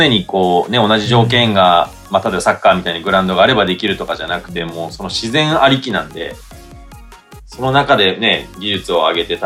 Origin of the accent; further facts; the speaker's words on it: Osaka, Japan; やっぱ大阪をちゃんと背負って戦いたいというかね、自分の地元っていうところなんで